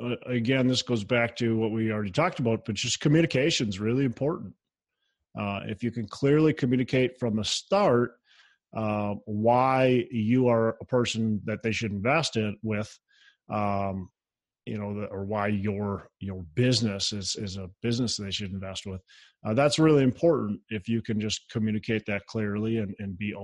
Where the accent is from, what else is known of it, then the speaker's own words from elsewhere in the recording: Minnesota, United States; Well, if they're from Arizona, I'm from Minnesota.